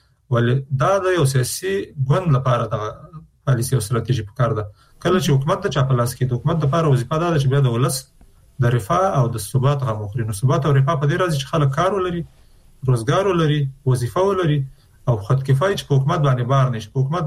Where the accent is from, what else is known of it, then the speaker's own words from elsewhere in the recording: Afghanistan; نو چون موږ د افغانستان خلک یو، د افغانستان په هر فرد که هغه نظام کې که بیرون د نظام یې موږ پرې مکلفیت لرو